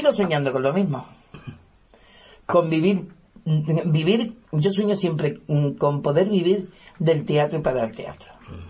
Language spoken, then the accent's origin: Spanish; Seville, Andalusia, Spain; lo que jugaba era en la azotea de la casa donde nací, en Fresidoro, de Sevilla